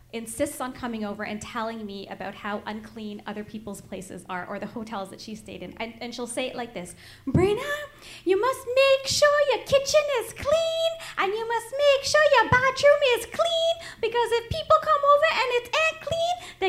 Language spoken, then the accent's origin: English; Canada; born there; I was born in Canada